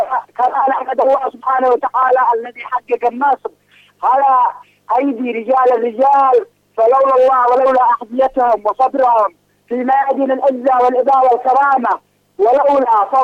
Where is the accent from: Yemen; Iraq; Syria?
Yemen; وكما إنها فرحة كبيرة تعتبر على قلوبنا نحن كشعب يمني